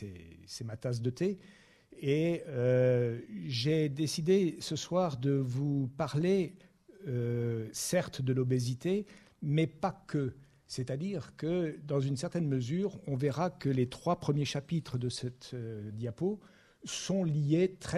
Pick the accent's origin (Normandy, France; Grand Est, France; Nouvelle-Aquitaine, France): Grand Est, France; Et grosso modo, on va partir de l'Alsace. Je suis alsacien d'origine.